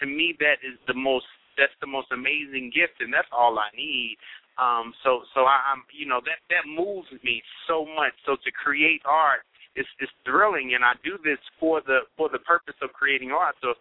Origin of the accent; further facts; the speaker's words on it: Indianapolis, Indiana, United States; now in New York City, United States; I'm opening up a performing arts center in my hometown of Indianapolis, Indiana.